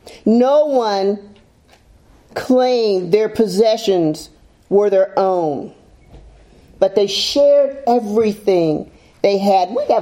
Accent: Greensburg, Pennsylvania, United States; I grew up in Antioch Baptist Church in Greensburg, Pennsylvania.

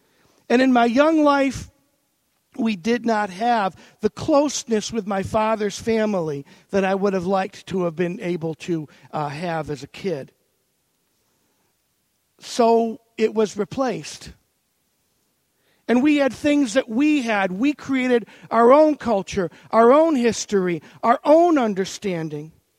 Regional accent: Buffalo, New York, United States; born there; I was born in 1966 in Buffalo, New York. I was born a Roman Catholic and a Buffalo Bills fan, and not necessarily in that order.

